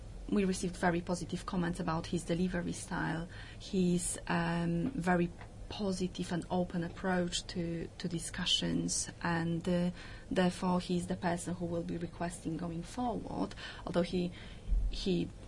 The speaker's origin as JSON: {"language": "English", "country": "Poland", "second_language": "English", "moved": "yes", "lives_now": "United Kingdom", "said": "So I came to the UK from Poland 12 years ago, 12 years in April"}